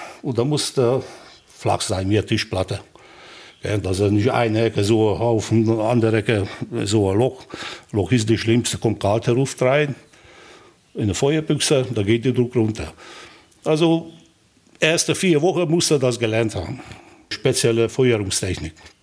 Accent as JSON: {"language": "German", "town": "Sopron", "region": "Győr-Moson-Sopron", "country": "Hungary", "tie": "born or raised there", "said": "in Schopron, in meiner Heimat"}